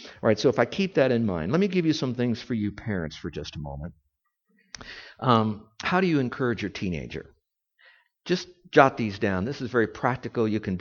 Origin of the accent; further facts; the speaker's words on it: Miami, Florida, United States; also born or lived in Hawaii; we grew up in Miami area, okay? We've lived in Hawaii for a number of years ministering there, and now we're in Florida.